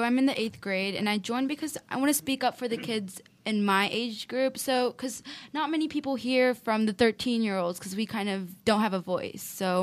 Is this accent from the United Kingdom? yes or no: no; India; now in United States; We come from India to the U.S. to have a better lifestyle